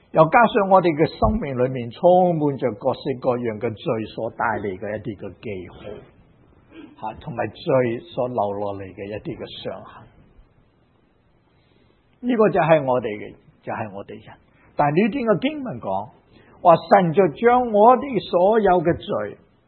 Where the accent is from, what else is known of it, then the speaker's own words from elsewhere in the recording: China; 在我们中国人当中